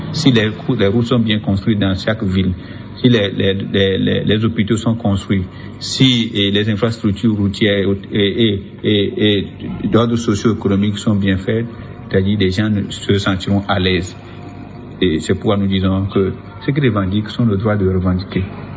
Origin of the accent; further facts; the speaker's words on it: Togo; on doit faire tout pour que les gens comprennent qu'on est des Togolais, on doit se comprendre.